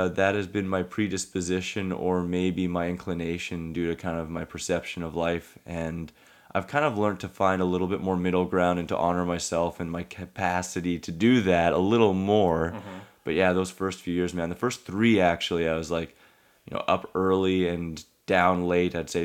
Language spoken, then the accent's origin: English; Saskatoon, Saskatchewan, Canada; I'm from Saskatoon, Saskatchewan. It's in Canada. It's in the central part of Canada. I always call it the heart of Canada because it's just off to the left, just a little bit.